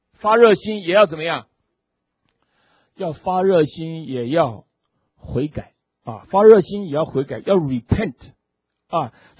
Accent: Taiwan; 大家知道这个，我在台湾长大的啊

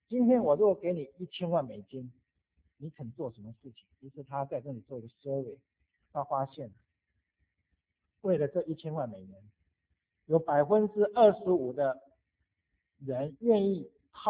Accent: China; 我们中国人也有箴言讲说什么？人为什么死啊？人为财死，鸟为食亡。

